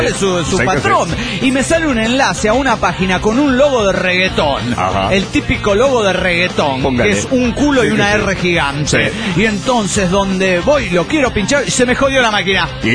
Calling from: La Paz, Bolivia; de La Paz, Bolivia.

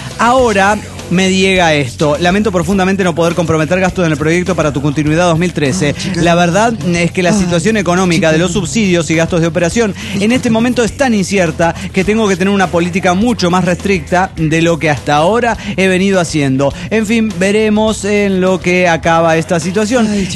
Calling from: Heredia, Costa Rica; de Heredia, Costa Rica.

